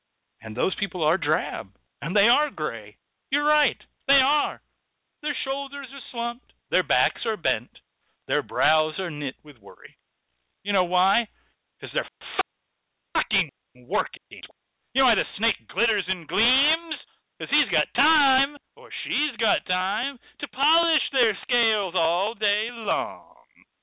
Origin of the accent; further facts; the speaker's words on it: Texas, United States; You see, I'm from Texas. And around here we have rattlesnakes.